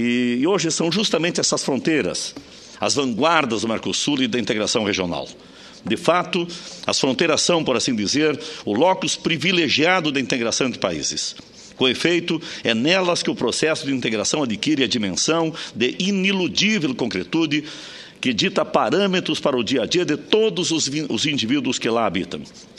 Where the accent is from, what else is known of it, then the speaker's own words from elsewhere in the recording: Rio Grande do Sul, Brazil; Eu que venho lá do Rio Grande do Sul